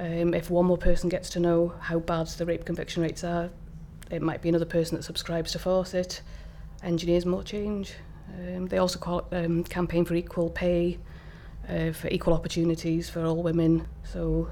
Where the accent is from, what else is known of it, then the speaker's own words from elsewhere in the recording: Wrexham, Wales, United Kingdom; My date of birth is the 9th of May 1967 and I'm from Wrexham, North Wales.